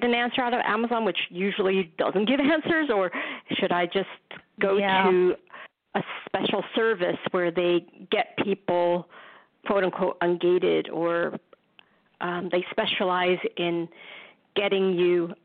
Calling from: New York City, New York, United States; Yes, I'm also calling from the Big Apple.

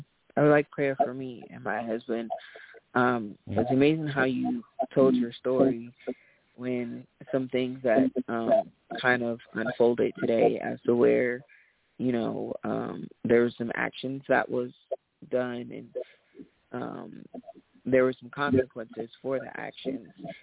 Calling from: Colorado, United States; I'm calling from Colorado.

